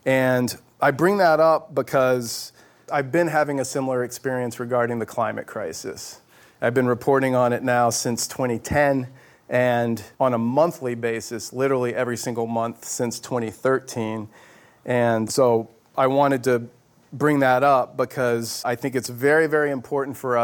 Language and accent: English; Houston, Texas, United States; moved away; which didn't make a whole bunch of sense for a guy born and raised in Houston, Texas, but there you have it.